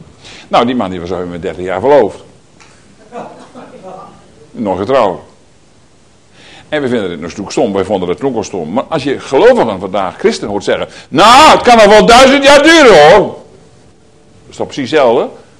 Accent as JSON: {"language": "Dutch", "region": "Groningen", "country": "Netherlands", "tie": "born or raised there", "said": "Dat is natuurlijk een van de grotere steden daar in Groningen. Waar ik opgegroeid ben."}